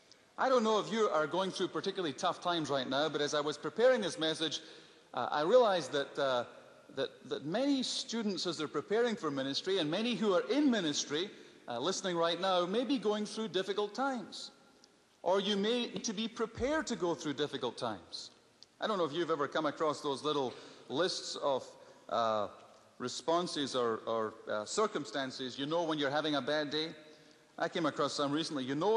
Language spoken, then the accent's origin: English; Scotland, United Kingdom; Even though I'm a Scotsman, I wouldn't take money for something like that.